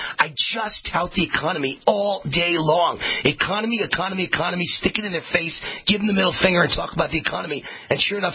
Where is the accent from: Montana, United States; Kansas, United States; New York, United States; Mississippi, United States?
New York, United States; born there; I was born in New York, you know, went to an all-black school.